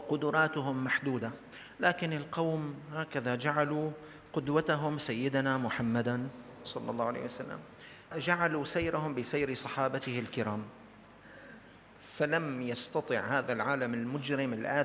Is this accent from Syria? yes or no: yes; Syria; عندنا في الشام في سوريا